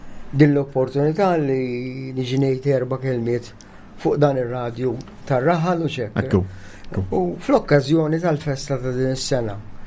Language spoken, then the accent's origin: Maltese; San Lawrenz, Gozo, Malta; Sallum jien u il-mara minn San Lawrenz. Ġifieri jien mill-arbu jien minn San Lawrenz